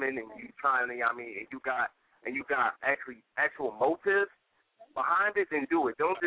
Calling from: Philadelphia, Pennsylvania, United States; I'm calling from West Philly.

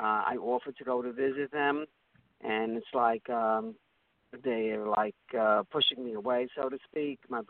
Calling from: Brooklyn, New York, United States; Brooklyn, New York.

